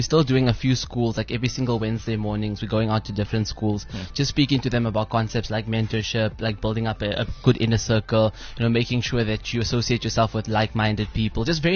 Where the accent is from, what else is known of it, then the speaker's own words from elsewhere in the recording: Klerksdorp, North West, South Africa; I'm from Klerksdorp, so we're both from the Northwest area.